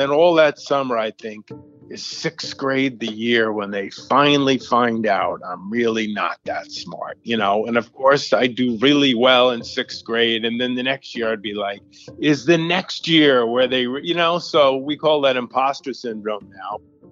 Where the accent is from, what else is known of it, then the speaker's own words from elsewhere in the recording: Long Island, New York, United States; I grew up in Long Island, in suburbia.